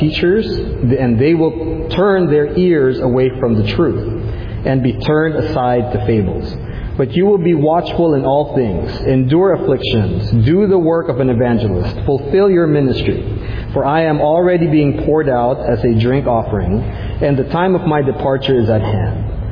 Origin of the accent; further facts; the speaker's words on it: Philippines; For one, being a Filipino myself, the Philippines got their first gold medal in women's weightlifting.